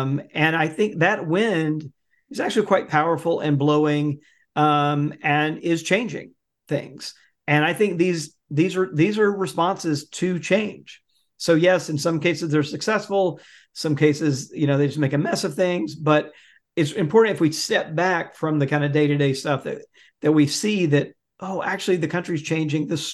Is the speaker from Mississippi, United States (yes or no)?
yes; Mississippi, United States; so Mississippi, I am proud to say, is my home state